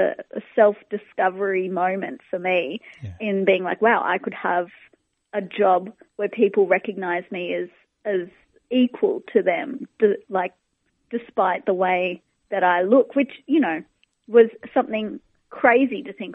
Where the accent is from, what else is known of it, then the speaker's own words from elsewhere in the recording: Campbelltown, New South Wales, Australia; I grew up in Campbelltown